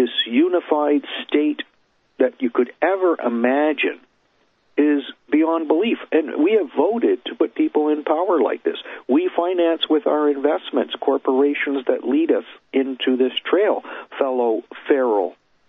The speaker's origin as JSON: {"language": "English", "country": "Canada", "said": "from Canada"}